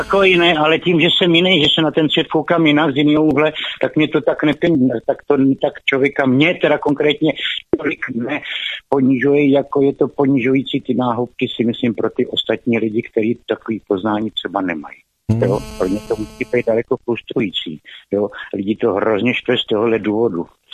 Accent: Řeporyje, Prague, Czechia; Já jsem z Řeporí a kolem toho památníku chodím.

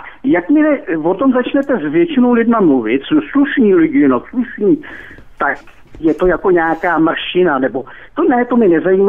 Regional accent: Plzeň, Plzeň Region, Czechia; já jsem z Plzně původně, ale bydlím na jihu tady od Plzně pár kilometrů.

